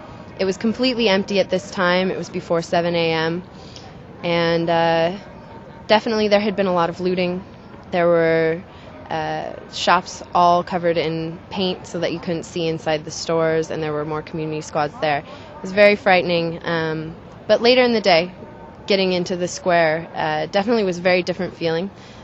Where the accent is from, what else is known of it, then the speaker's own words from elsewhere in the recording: United States; It was interesting being an American citizen there.